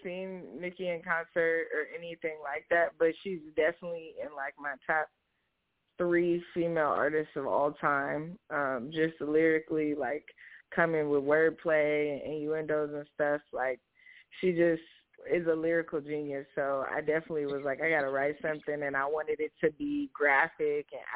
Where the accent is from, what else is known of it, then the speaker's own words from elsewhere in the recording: Los Angeles, California, United States; I'm a singer, and I rap, and I'm from Los Angeles, California.